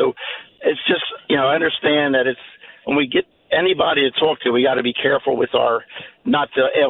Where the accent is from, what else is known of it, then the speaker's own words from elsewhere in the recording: Pennsylvania, United States; I'm from Chester County, and the pretentious person epitomizing pretentiousness is Houlihan.